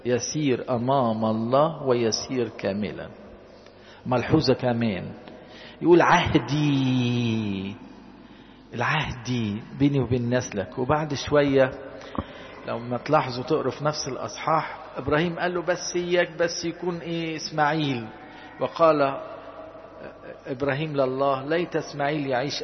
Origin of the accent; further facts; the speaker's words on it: Egypt; احنا عندنا في مصر هنا السبوع عملوه 7 أيام